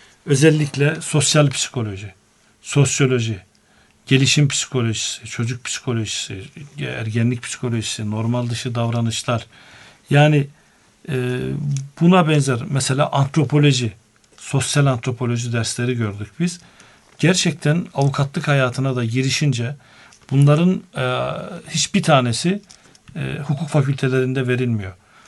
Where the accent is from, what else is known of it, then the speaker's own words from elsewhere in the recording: Of, Trabzon, Turkey; also born or lived in Ankara; biz Trabzon doğumluyum ben. Çaykara nüfusumuzun kayıtlı olduğu yer, doğduğumuz yer ama Of'ta büyüdük. İlkokulumuzu orada bitirdik. Sonra babamın inşaatçı, müteahhit olması hasebiyle Ankara'ya geldik biz. Ortaokul, liseyi Ankara'da okudum.